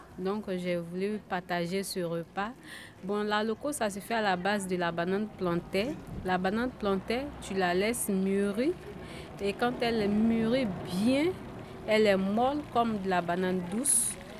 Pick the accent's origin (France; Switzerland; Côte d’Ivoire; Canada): Côte d’Ivoire; Surtout que moi, je viens de la Côte d'Ivoire. Donc, chez nous, au pays, on utilise la banane plantain pour faire plusieurs repas.